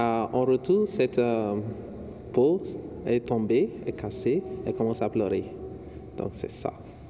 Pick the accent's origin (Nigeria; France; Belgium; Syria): Nigeria; first language Igbo; French is a second language; je suis du Nigeria. Je vais chanter un chant de chez moi, de ma langue maternelle. C'est Igbo.